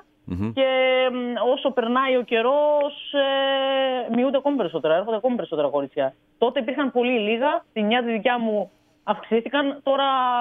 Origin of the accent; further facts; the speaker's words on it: Igoumenitsa, Epirus, Greece; μεγάλωσα στην Ιγουμενίτσα. Από μικρή με πολλά αθλήματα ασχολούμουν.